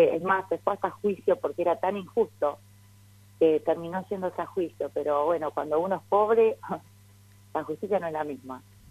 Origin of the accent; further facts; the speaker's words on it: Mar del Plata, Buenos Aires Province, Argentina; yo soy de Mar del Plata